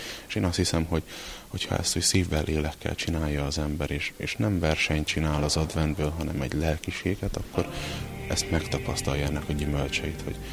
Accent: Baranya, Hungary; a szülőfalumban, Baranya megyében van ez a kis település

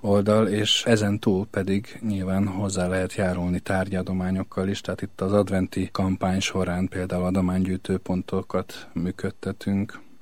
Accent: Eger, Heves, Hungary; Egri származású vagyok, és amikor 10 éves diák voltam

